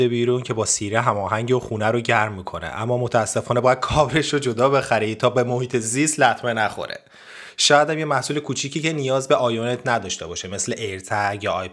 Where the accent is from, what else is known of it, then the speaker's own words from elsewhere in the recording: Iran; خیلی جالب بود به عنوان یه ایرانی که هیچ هزینه تعمیری قرار نیست بدی